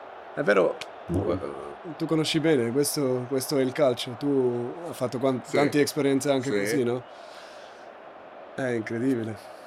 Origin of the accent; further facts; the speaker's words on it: Switzerland; Italian is a second language; D'essere numero uno per il mio paese, per la Svizzera, era un grande momento.